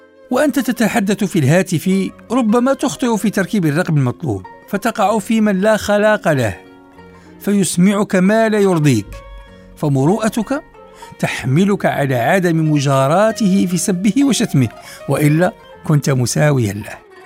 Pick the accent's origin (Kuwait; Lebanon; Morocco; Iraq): Morocco; والحمد لله أن بلدنا المغرب تمكن من تقنين هذا السلوك